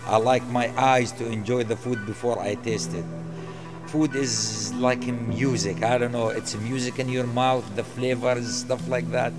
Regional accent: Jordan; now in United States; I'm originally from Jordan. Jordan, it's a country in the Middle East. It's very beautiful country.

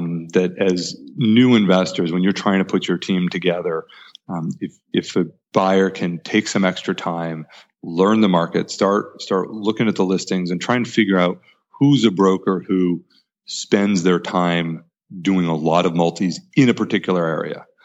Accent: Maine, United States; when I moved back to the state I grew up in Maine

